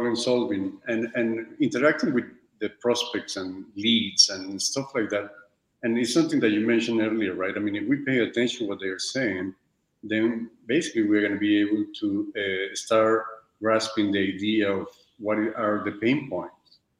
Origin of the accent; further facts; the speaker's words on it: United States; from the United States.